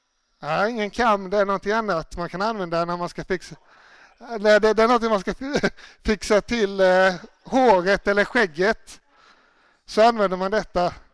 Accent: Småland, Sweden; Jag kommer ursprungligen från Småland. Och där tycker vi om saker som är gratis, eller hur?

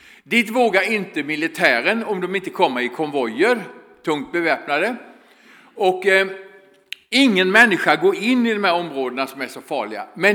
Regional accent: Växjö, Kronoberg County, Sweden; Jag är från Växjö.

